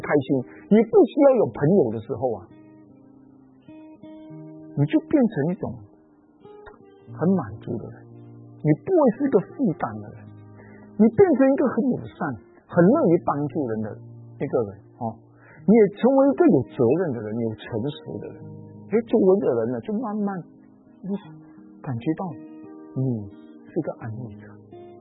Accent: Malaysia; accent: Malaysian; 他们听我的口音，马来西亚口音

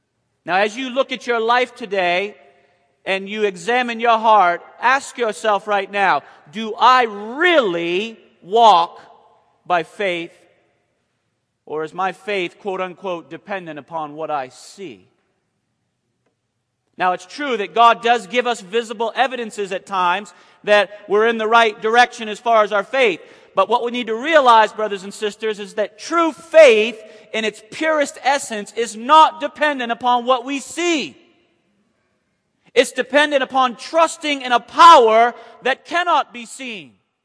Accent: Conover, North Carolina, United States; I'm from Conover, North Carolina.

